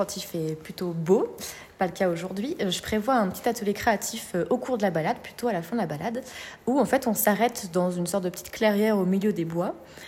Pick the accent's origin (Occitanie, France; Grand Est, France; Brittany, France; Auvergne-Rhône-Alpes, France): Auvergne-Rhône-Alpes, France; Les Adrets; Pour l'instant, je suis surtout en Belledonne, ouais. Parce que donc, moi, je viens des Adrets, donc un petit village en Belledonne.